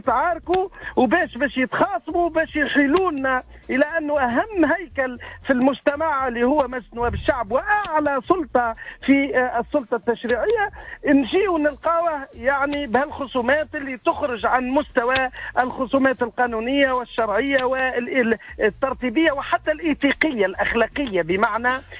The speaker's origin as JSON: {"language": "Arabic", "country": "Tunisia"}